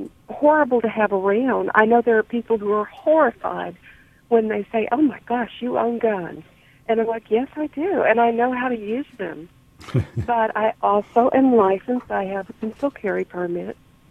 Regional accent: Gulf Coast, United States; I mean, I grew up on the Gulf Coast, so I know little of what you're going through.

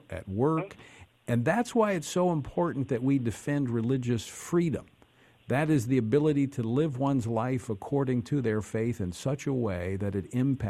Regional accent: Louisiana, United States; from my home state of Louisiana

